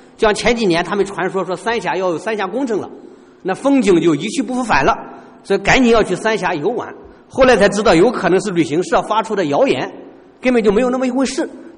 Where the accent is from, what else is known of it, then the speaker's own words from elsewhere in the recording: China; 所以说我们中国人是非常重视未来的。